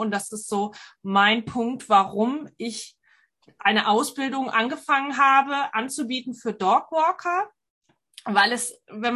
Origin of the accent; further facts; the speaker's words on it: Nuremberg, Bavaria, Germany; Ich komme aus Nürnberg, ich habe selbst zwei Hunde und bin seit 2006 selbstständig.